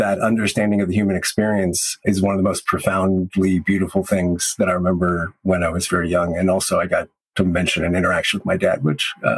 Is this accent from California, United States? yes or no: yes; California, United States; Yeah, so I grew up in the United States in Southern California, and I went to college at the United States Merchant Marine Academy at Kings Point in New York.